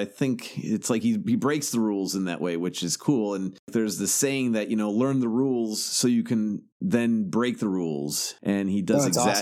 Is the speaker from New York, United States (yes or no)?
no; Chicago, Illinois, United States; Like, you know, I grew up in Chicago, so we get Chicago dogs.